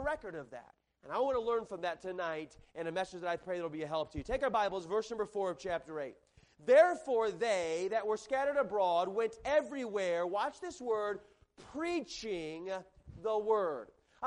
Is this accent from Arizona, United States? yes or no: yes; Tucson, Arizona, United States; I grew up in Tucson, Arizona